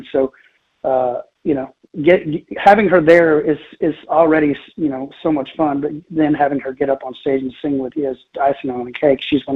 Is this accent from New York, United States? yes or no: no; Texas, United States; I'm born and raised in Texas and been playing here for, I've never moved.